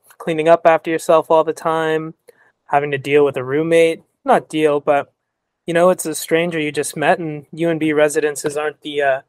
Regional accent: Yellowknife, Northwest Territories, Canada; I'm from a little further away, Yellowknife Northwest Territories, so can't see New Brunswick.

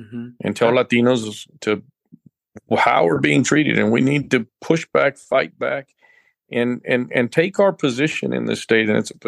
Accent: San Antonio, Texas, United States; Well, you know, born and raised in San Antonio, Texas. And, you know, my whole life, I'm the son of immigrants. My parents are from northern Mexico.

